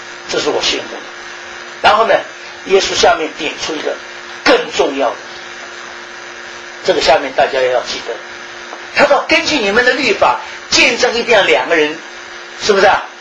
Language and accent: Chinese; Shanghai, China; 我们上海人讲的句话叫西装必塞，有没有听过这个话？